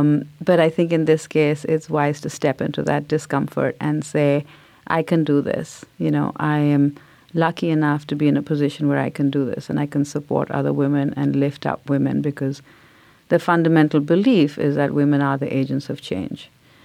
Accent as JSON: {"language": "English", "country": "India", "tie": "born or raised there", "said": "growing up in India"}